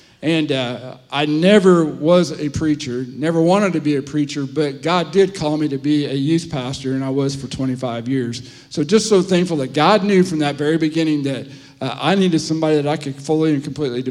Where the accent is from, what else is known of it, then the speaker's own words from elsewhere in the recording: Kansas, United States; I grew up in Southwest Kansas on a farm, and the closest town where I went to school at was 16 miles away.